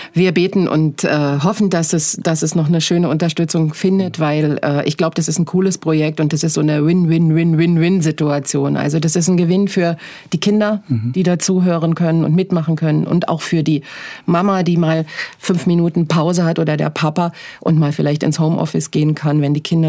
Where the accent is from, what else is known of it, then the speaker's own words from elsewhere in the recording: Berlin, Germany; now in Tübingen, Germany; Berlin ist ja so ein bisschen meine Heimatstadt. Da bin ich geboren. Und ich lebe jetzt im Osten, genau. Ich lebe jetzt seit 15 Jahren hier in Tübingen